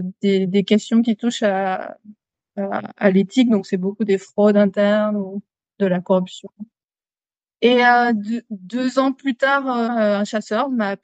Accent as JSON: {"language": "French", "country": "Martinique", "tie": "born or raised there", "said": "quand j'ai grandi à la Martinique et quand j'avais 12 ans"}